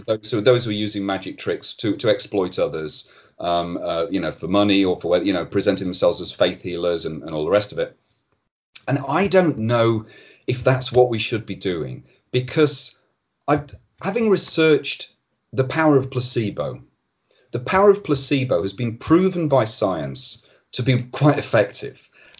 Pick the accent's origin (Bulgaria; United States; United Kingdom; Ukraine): United Kingdom; Doncaster, Yorkshire and the Humber; I grew up in Doncaster in a family that weren't particularly interested in reading, you know, kind of just everyday interests of a middle-class Doncaster family, you know, kind of golfing and walking and stuff.